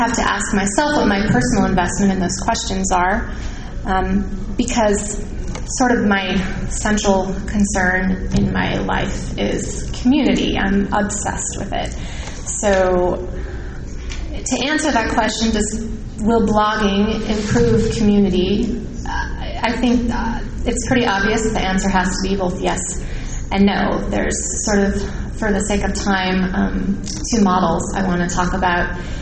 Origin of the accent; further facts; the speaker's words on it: West Coast, United States; Also, I talk way too fast because I'm from the West Coast.